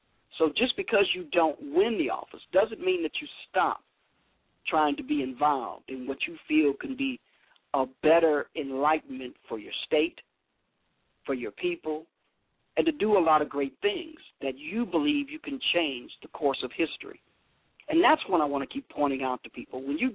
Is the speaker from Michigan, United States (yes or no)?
no; Chicago, Illinois, United States; phenomenal black man from Chicago, Illinois, my home state and city.